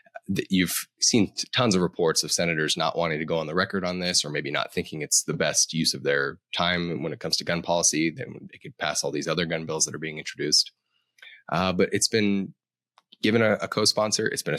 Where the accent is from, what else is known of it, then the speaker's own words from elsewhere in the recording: Colorado, United States; my home state of Colorado is currently considering it.